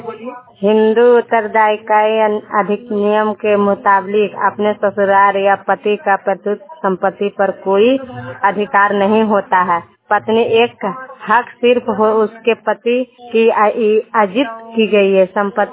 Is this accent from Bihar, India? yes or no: yes; Phaldu, Bihar, India; फलडू के रहने वाले हैं, मेरा पोस्ट नारदीगंज है, जिला नवादा।